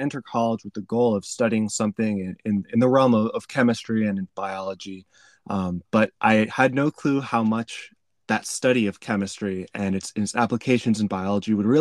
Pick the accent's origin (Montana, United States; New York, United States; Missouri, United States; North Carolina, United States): Missouri, United States; So I'm from Missouri, and this program allowed me to attend WashU actually for free.